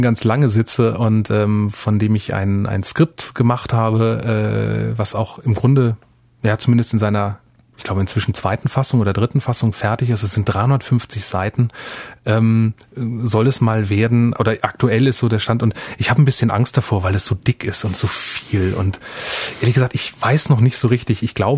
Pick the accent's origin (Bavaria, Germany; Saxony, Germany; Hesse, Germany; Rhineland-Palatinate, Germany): Hesse, Germany; Also ich bin in der Nähe von Darmstadt groß geworden